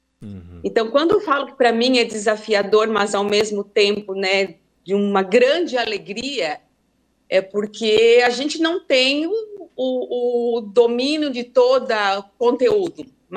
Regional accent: Morro da Fumaça, Santa Catarina, Brazil; sou da terra, sou de Mouro da Fumaça.

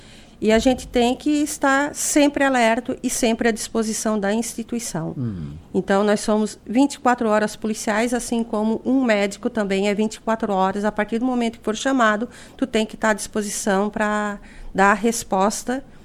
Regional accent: Urussanga, Santa Catarina, Brazil; Sim, eu sou natural de Uruçanga

